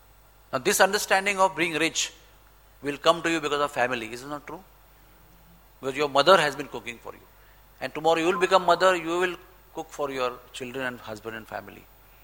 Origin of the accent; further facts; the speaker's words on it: India; We are very fortunate because we are from Indian culture, Bharat Varsha culture, which is strong and deep-rooted and long-standing.